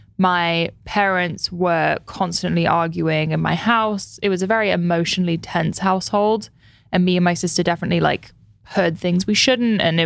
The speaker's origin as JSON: {"language": "English", "region": "London", "country": "United Kingdom", "tie": "born or raised there", "also_born_or_lived": "Switzerland", "said": "So I was born in London, moved to Switzerland age one, lived there for 3 years. Wish I remembered it."}